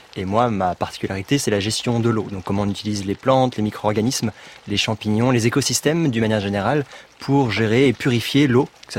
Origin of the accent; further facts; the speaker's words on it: Paris, Île-de-France, France; moi je suis parisien